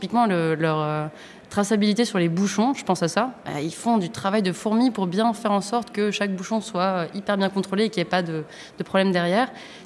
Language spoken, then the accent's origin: French; Paris, Île-de-France, France; Moi, j'ai grandi à Paris et pas de famille dans le vin, effectivement.